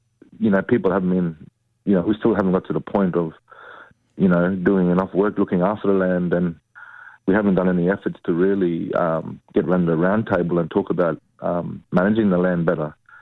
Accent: Queensland, Australia; I'm from North Queensland and my mob is Takalaka.

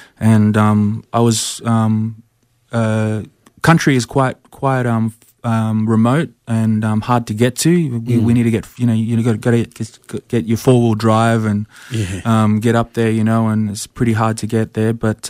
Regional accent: Adelaide, South Australia, Australia; born there; I was born in Adelaide.

